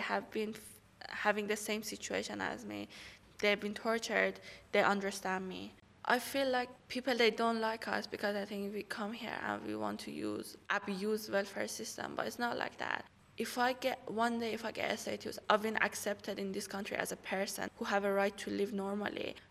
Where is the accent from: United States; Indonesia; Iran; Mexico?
Iran; I am from Iran. I'm a lesbian woman and I'm 21 years old.